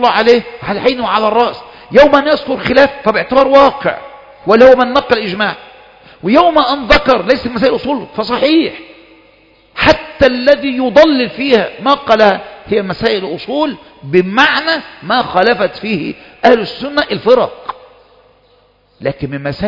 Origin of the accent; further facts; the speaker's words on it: Egypt; كان عندنا في مصر كثير من هؤلاء يقولون